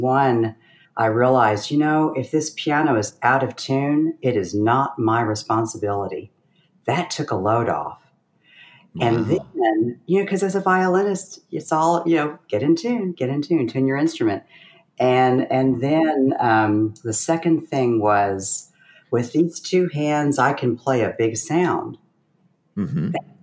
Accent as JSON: {"language": "English", "region": "Kentucky", "country": "United States", "tie": "born or raised there", "said": "I grew up in Kentucky, which is Western Kentucky along the Ohio River."}